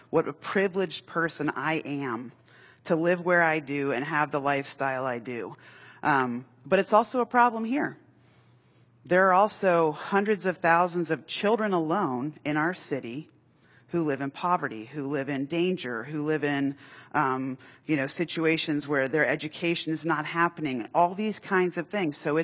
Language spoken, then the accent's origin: English; New York, United States; born there; also born or lived in Worthington, Ohio; Well, actually, I was born in New York, so I didn't choose being born in Worthington. I was born in New York.